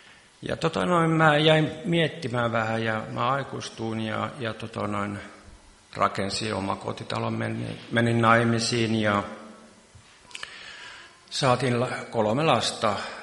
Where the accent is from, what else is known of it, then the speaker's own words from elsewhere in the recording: Kolppi, Ostrobothnia, Finland; born there; Mä synnyin tuossa Kolpissa. Ja äidin on kaustiselta kotoa ja isä on Kolpista.